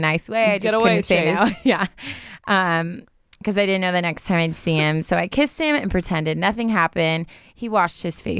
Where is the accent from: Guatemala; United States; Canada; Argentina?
Guatemala; I'm from Guatemala.